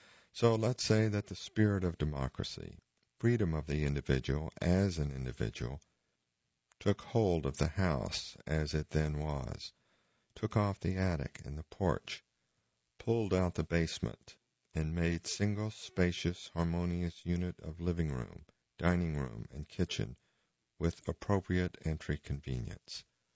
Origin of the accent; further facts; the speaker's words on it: Kankakee, Illinois, United States; comes to me almost every time I go back to my hometown of Kankakee, Illinois, and stand quietly before the B. Harley Bradley House. It is my boyhood Frank Lloyd Wright